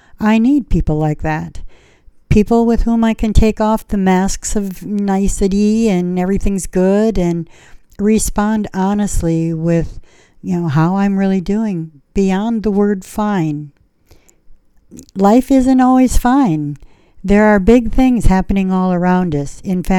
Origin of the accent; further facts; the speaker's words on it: Iowa, United States; And growing up in Iowa, it was always time to go back to school, right?